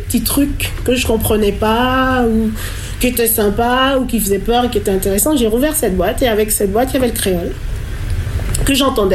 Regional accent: Antilles, France; les souvenirs que j'avais des contes et légendes que j'entendais quand j'étais petite aux Antilles

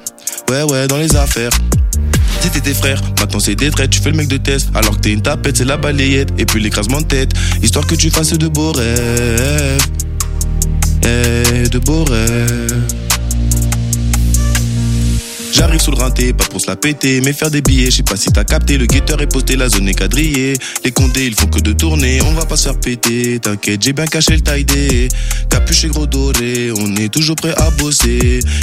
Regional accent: Angers, Pays de la Loire, France; J'ai grandi ici à Angers, dans le 49, tu connais, Maine-et-Loire. J'ai grandi de base, j'habite à la Roseraie, tu vois. Et j'ai déménagé là, il n'y a pas longtemps, vers le GP, tu vois.

